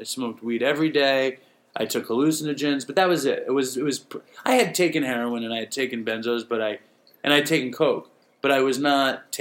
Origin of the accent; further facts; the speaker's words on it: New York City, New York, United States; I grew up in New York City.